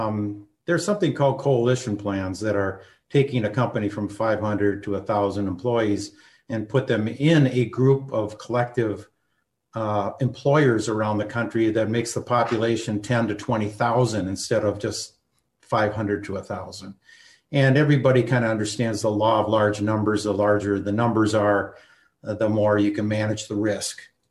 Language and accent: English; Bloomington, Minnesota, United States; I grew up in Bloomington, Minnesota here. I'm 63 years old.